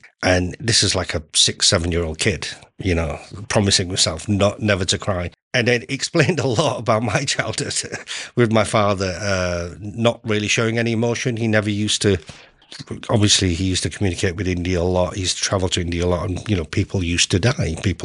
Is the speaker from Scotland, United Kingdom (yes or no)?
no; Leeds, Yorkshire and the Humber, United Kingdom; Growing up, as obviously I was born and bred in Leeds. There was a lovely, like a community spirited area that I lived in Leeds 6. And obviously, having Indian parents